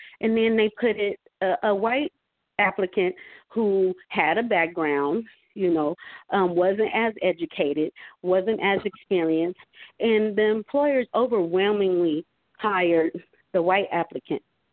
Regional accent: Fresno, California, United States; I was born and raised in Fresno, in Southwest Fresno.

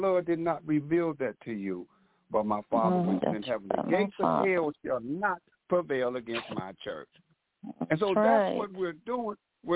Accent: Texas, United States; Well, we're from Georgetown, Texas, Round Rock, Texas, Killeen, Texas.

